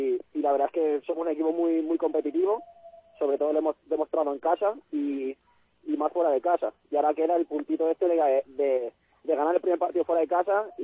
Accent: Barcelona, Catalonia, Spain; Yo de Barcelona.

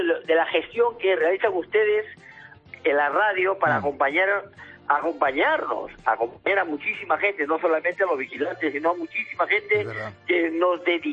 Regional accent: Peru; Soy peruano.

